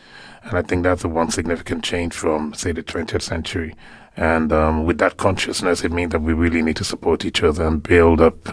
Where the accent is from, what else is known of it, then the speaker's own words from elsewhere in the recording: Lagos, Nigeria; I grew up in Lagos mostly, but my family is sort of huge. I come from a very large family, so we travel a lot. We move around a lot, so yeah. But I did grow up in Lagos mostly.